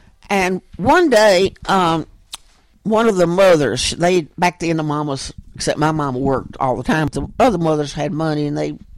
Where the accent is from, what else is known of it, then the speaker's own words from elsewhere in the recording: Murfreesboro, Tennessee, United States; when I was growing up in Murfreesboro in 1938, a girl was supposed to finish high school, get married, have babies.